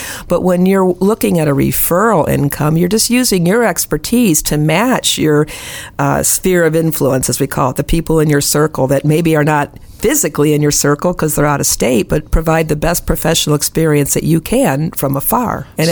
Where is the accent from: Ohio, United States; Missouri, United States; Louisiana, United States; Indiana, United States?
Indiana, United States; So I'm from the Northwest Indiana, Chicago area.